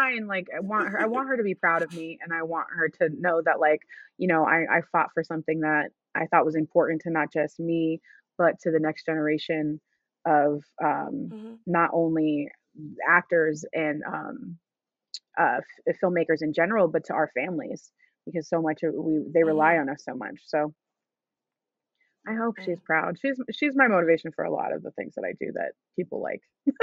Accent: Orlando, Florida, United States; I'm literally from Orlando.

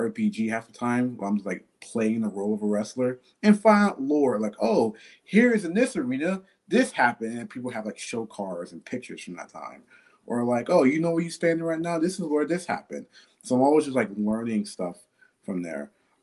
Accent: Pittsburgh, Pennsylvania, United States; Like, yeah, I'm from Pittsburgh. I guess technically I've lived here the longest of my life.

